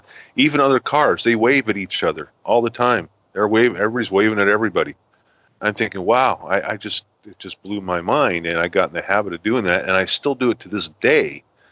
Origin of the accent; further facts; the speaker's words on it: Denver, Colorado, United States; moved away as an adult; also born or lived in Black Hills, South Dakota; I grew up in Denver, And when I was 19, we moved to the Black Hills, South Dakota. I moved with my parents and family. And, you know, grew up in Denver and, you know, big city.